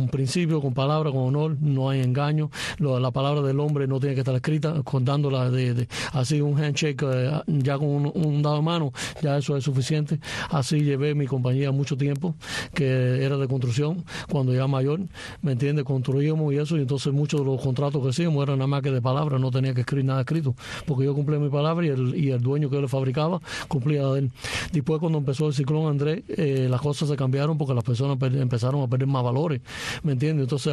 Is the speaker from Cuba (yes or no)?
yes; Matanzas, Cuba; born there; Nací en Matanzas, Cuba, en 1961.